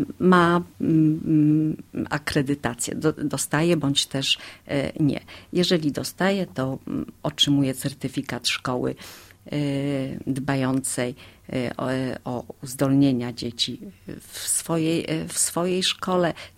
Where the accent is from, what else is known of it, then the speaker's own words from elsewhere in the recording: Lower Silesian Voivodeship, Poland; My tu na Dolnym Śląsku to jesteśmy zdolni Ślązacy.